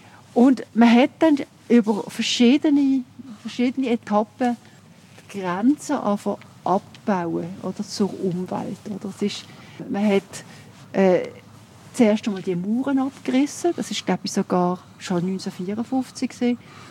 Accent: Switzerland; Und wir sind auch, wir gehen als Schweizer auch in Bergen zum Beispiel, gehen laufen

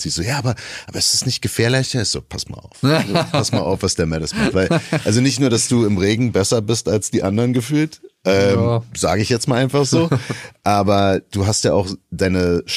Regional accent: Florida, United States; ich bin in Florida aufgewachsen, wo man keinen Helm braucht.

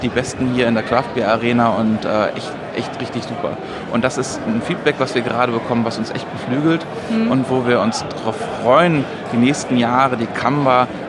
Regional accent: Northern Germany, Germany; ich als Norddeutscher

